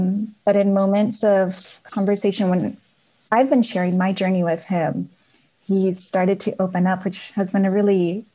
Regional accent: Napa, California, United States; I was born and raised in Napa.

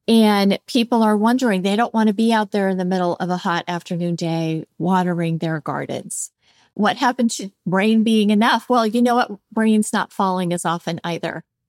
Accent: California, United States; I come from Southern California, which is no stranger to droughts now and then. I moved to the desert where we do have drought now and then

